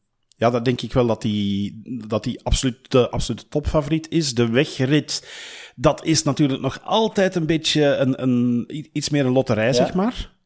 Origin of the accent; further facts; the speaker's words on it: Belgium; Ja, en wij hebben dan als Belgen, we hadden er maar 1 aan de start